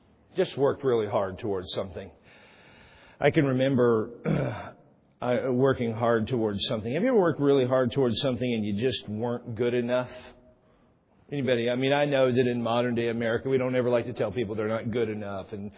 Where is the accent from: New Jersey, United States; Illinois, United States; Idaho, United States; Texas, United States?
Texas, United States; However, I am from Texas and we've gone everywhere.